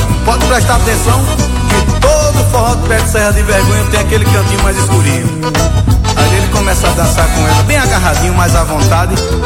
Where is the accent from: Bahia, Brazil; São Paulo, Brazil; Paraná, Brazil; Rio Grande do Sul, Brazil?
Bahia, Brazil; Juazeiro; also born or lived in Petrolina; meu pai me carregava pra ver o forró lá em Juazeiro e Petrolina, onde eu fui criado, no Vale do São Francisco.